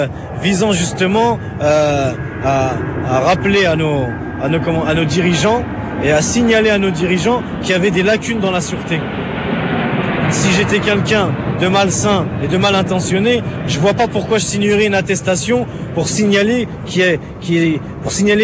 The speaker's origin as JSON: {"language": "French", "country": "France", "said": "Je suis français, certes, de nationalité, mais musulman de confession."}